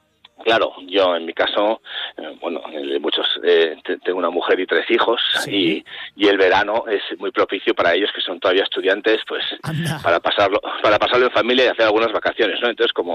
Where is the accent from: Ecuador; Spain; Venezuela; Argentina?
Spain; Pamplona, Navarre; Yo, por ejemplo, que nosotros somos de Pamplona, pues estás esperando siempre los Sanfermines, ¿no?